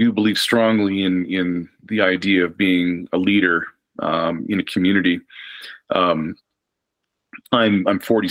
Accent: Saskatchewan, Canada; moved away as an adult; now in Montreal, Canada; like I grew up in Saskatchewan, but I moved to Montreal when I was 18.

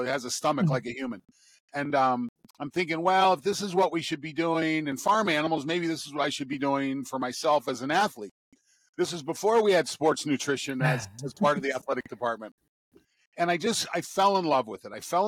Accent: Ohio, United States; I grew up, Cheryl, I grew up in Eastern Ohio. We grew up in the strip pits over in Belmont County

